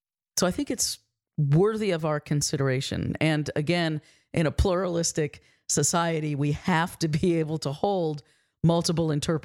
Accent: Massachusetts, United States; also born or lived in New England; because I'm born and raised in New England. I mean, I was born in Massachusetts.

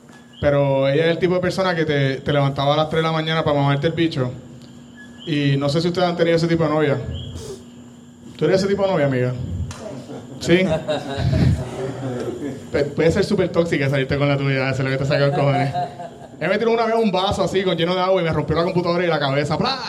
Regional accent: Bayamón, Puerto Rico; Yo no vivo en Guaynabo, yo soy de Bayamón.

